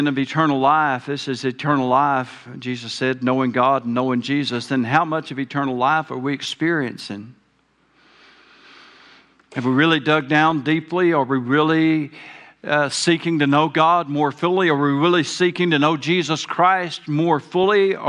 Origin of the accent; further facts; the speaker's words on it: the South, United States; accent: southern; Sorry for my southern accent. It sneaks out on me every now and then, whether I want it to or not.